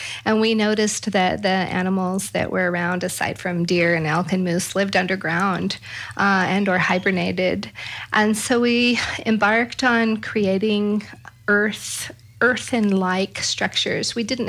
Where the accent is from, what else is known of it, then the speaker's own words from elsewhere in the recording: California, United States; So Christopher and I grew up in Northern California